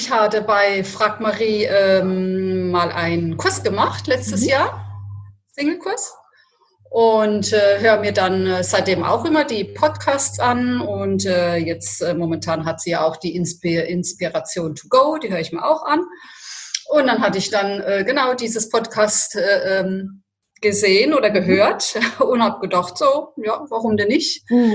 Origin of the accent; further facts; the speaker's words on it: Rhineland-Palatinate, Germany; also born or lived in Italy; Ich werde jetzt 54 in den nächsten 2-3 Wochen und wohne in Süddeutschland bei Karlsruhe, aber auf der Pfälzer Seite, Rheinland-Pfalz. Hier bin ich auch zur Schule gegangen, aufgewachsen, arbeite hier und lebe hier schon seit 40, fast 50 Jahren.